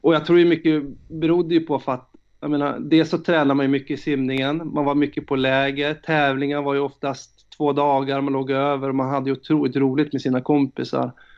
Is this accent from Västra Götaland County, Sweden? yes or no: no; Borlänge, Dalarna County, Sweden; also born or lived in Boden; Jag är ju riktigt äkta norrlänning. Jag är ju född i Boden. Men jag flyttade ju därifrån när jag var drygt 3 år. Så jag har inte så mycket minnen därifrån. Så jag ser mig ju mer som en dalkar. Så jag flyttade ju till Borlänge.